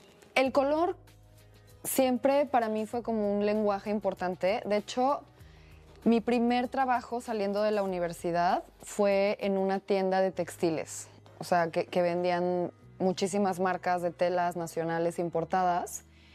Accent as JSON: {"language": "Spanish", "town": "León", "region": "Guanajuato", "country": "Mexico", "also_born_or_lived": "Mexico City", "said": "yo soy guanajuatense, soy de León, y después de eso estuve un tiempo viviendo en Ciudad de México, aprendí un montón sobre la práctica acá. Pero luego, después de pandemia y por cosas de la vida, regresé a mi estado"}